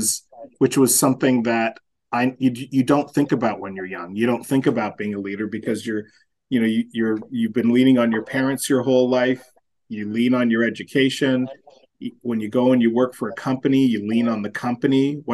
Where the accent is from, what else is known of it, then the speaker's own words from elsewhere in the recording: Canada; moved away as an adult; also born or lived in Toronto / New York / London; now in Bermuda; Well, I'm a Canadian who basically moved to Bermuda about 6 years ago, but I've spent the majority of my career in Toronto, some stints in New York, a very short stint in London